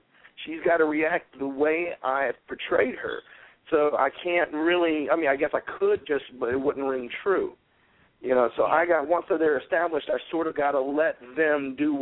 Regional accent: Spanish Fort, Alabama, United States; now in New York, United States; Also, my hometown of Spanish Fort and Baldwin County, and here, like I said, here in New York.

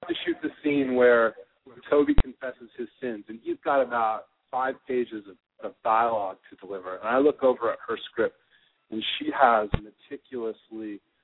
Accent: Chicago, Illinois, United States; I grew up in Wrigleyville.

